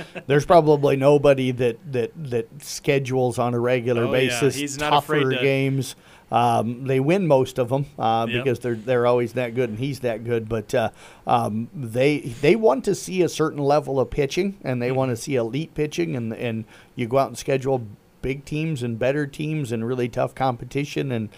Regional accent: Iowa, United States; I went to Dow City year-end, graduated before they combined, but my hometown's a part of that school district

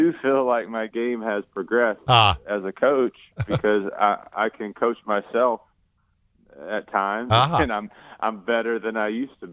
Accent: Winchester, United States; The busiest weekend of the year in Winchester, my hometown

